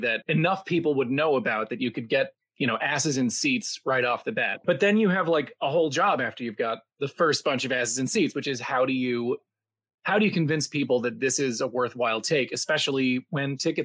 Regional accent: Port Washington, New York, United States; also born or lived in Vermont; I grew up on Long Island in Port Washington on the North Shore, which I hated. And I got, as soon as I was out of junior high, I was out of Port Washington.

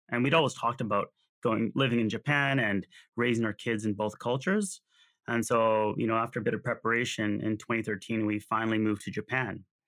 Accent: Winnipeg, Manitoba, Canada; born there; I was born in Winnipeg, Manitoba. I don't know if a lot of people know where that's located, but it's kind of in the center of North America, if you want to visually put it. It's like in the prairies.

